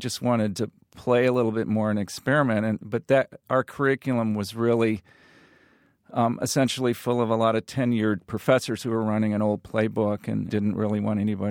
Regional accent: Peoria, Illinois, United States; So, you know, in the rural middle America that I grew up with, you sort of said, oh, I'm from Peoria.

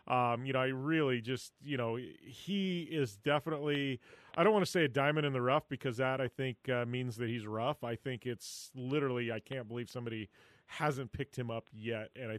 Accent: Arizona, United States; I'm from Arizona. I know good tacos.

